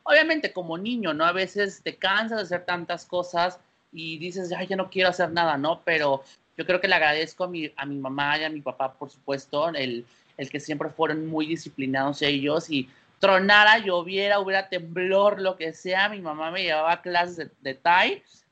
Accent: Coatzacoalcos, Veracruz, Mexico; yo soy de Coatzacoalcos, Veracruz, Jarocho

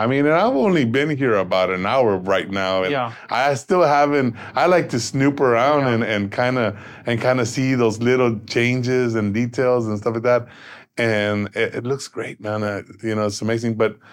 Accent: Brownsville, Texas, United States; You know, I'm from Brownsville, Texas.

